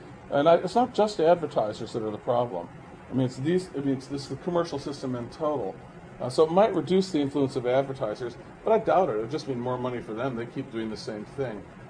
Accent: Wisconsin, United States

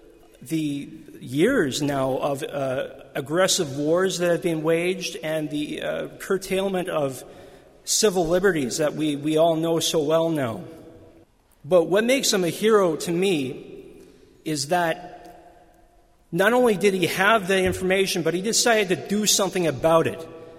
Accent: Canada; So I'm very proud, as a Canadian especially, to see everyone here today

